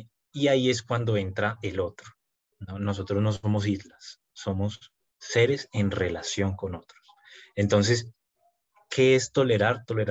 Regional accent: Bogotá, Colombia; Yo soy de Bogotá.

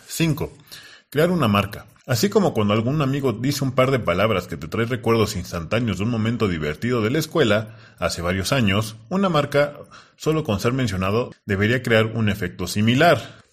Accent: Mexico; Ya que somos de México, debemos estar algo familiarizados

